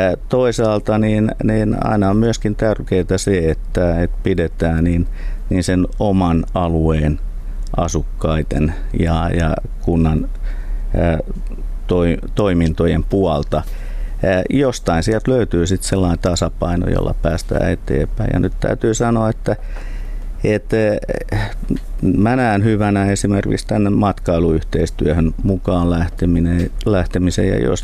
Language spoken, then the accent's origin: Finnish; Heinola, Päijät-Häme, Finland; now in Espoo, Finland; iso joukko aktiivisista toimijoista tietää, että olen Heinolasta kotoisin